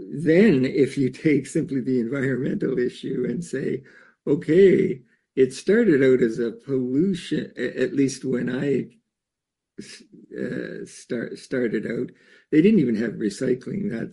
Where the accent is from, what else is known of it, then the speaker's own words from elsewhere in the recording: Eastern Canada, Canada; I was born and raised in the East of Canada, and we were originally in an area that was a real snow belt.